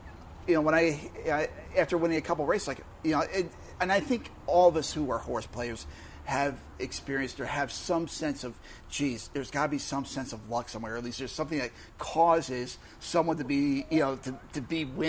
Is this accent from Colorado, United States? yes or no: no; Chatham, New York, United States; Yeah, I grew up in Columbia County in Chatham, not far from the farms in North Chatham.